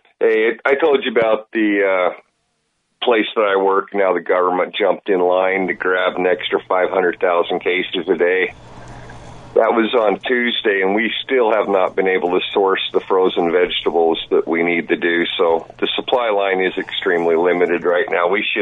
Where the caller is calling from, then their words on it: Ogden, Utah, United States; from Ogden again.